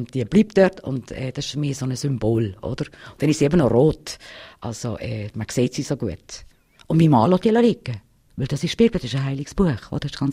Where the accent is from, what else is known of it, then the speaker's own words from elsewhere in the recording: Switzerland; Ich bin Schweizerin. Ich laufe auch als Schweizerin in Tunesien rum.